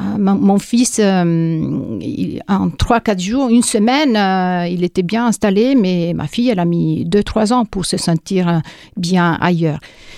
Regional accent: Emilia-Romagna, Italy; moi, je suis originaire d'Émilie-Romagne, donc pas loin de Bologne.

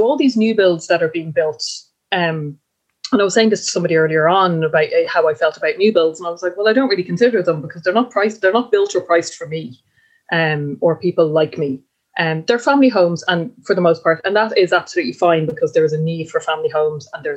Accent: Leinster, Ireland; but also like it happened out here in my hometown. Google have bought a whole rake of apartments and houses out here in Wicklow.

